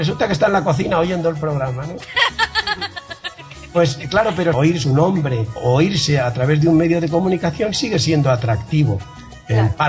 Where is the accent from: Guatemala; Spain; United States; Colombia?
Spain; las fiestas patronales de mi pueblo, que como tantos otros de España, pues se celebraban y se celebran el 15 de agosto